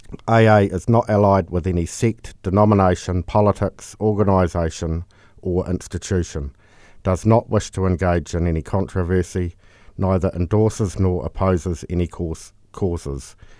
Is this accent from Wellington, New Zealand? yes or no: no; Christchurch, Canterbury, New Zealand; I'm from Christchurch. Yep. So born and bred Cantabrian. Yep. Went to school here.